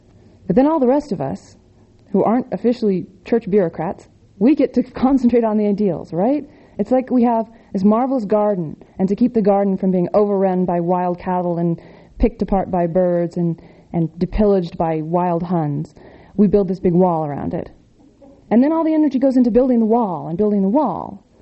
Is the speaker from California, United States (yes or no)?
yes; California, United States; Well, I grew up in California